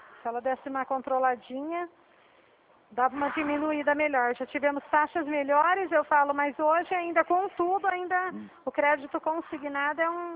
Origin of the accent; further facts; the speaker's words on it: Dracena, São Paulo, Brazil; eu sou de São Paulo aqui, né? Eu sou de Dracena.